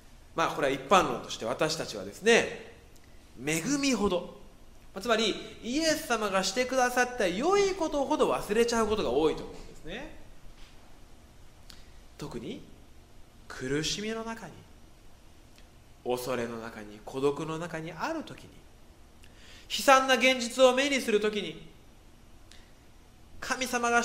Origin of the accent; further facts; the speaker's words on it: Kobe, Hyogo, Japan; moved away as an adult; now in Tokyo, Japan; 私は関西の神戸の出身なんですけれども、東京に来た時には